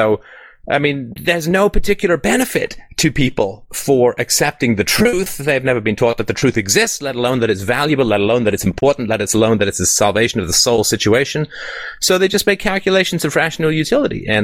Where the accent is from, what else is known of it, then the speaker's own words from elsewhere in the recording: Canada; I'm from Canada, so Ski Hills are my middle name.